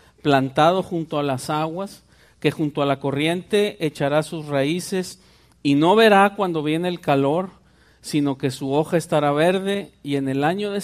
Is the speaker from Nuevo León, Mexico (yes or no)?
yes; Monterrey, Nuevo León, Mexico; yo soy de Monterrey, entonces ahí por la zona de Monterrey, rumbo a la carretera nacional